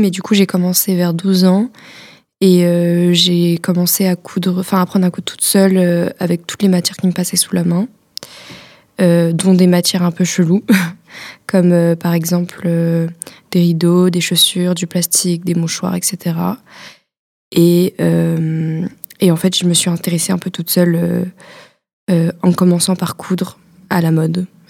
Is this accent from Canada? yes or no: no; Rennes, Brittany, France; now in Brussels, Belgium; j'ai 21 ans et je suis originaire de Rennes, bien qu'en ce moment j'habite à Bruxelles.